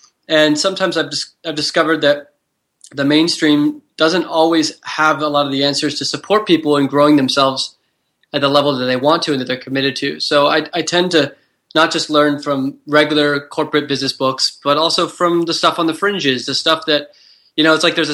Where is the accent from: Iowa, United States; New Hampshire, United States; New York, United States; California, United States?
California, United States; I grew up in Silicon Valley, which is the birthplace of a lot of the big companies out there.